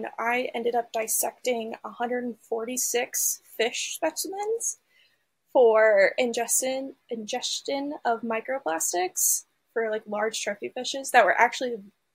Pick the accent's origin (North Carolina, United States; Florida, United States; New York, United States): Florida, United States; Sarasota; So I'm from Florida, born and raised. I grew up in the Sarasota area, actually, and there's a local aquarium there.